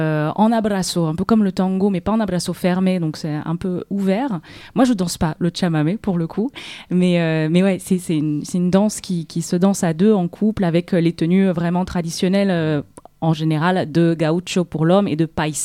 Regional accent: France; ce qui était assez dingue pour moi en tant que Française

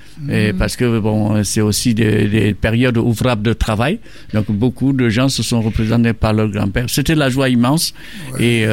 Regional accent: Senegal; mais moi, je suis chez moi au Maroc. Et ils savent déjà que je suis sénégalais

